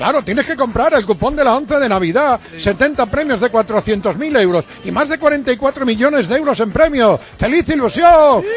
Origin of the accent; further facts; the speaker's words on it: Padrón, Galicia, Spain; A ver, peticiones del oyente, al Flavia de Padrón